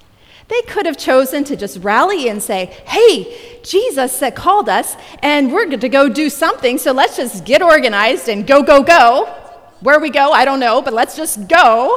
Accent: Pennsylvania, United States; because I grew up in the Presbyterian Church back in Pennsylvania

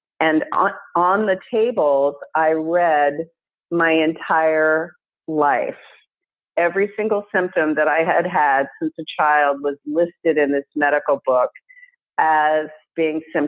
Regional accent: Alaska, United States; also born or lived in Texas; I grew up in Alaska, and I thought I was having a normal childhood, except for the fact that I was constantly sick.

